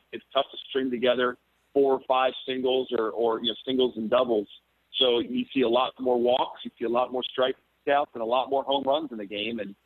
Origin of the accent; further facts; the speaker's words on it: Baltimore, Maryland, United States; also born or lived in New York City, United States; continue to support my hometown of Baltimore and my college at Georgia Tech, and then also New York City, the place that has meant so much to me over the last 10-plus years